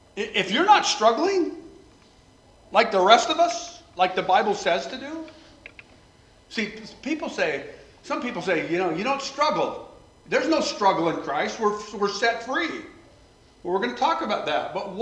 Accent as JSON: {"language": "English", "region": "Northwest", "country": "United States", "said": "I'm a Norwegian from the Northwest"}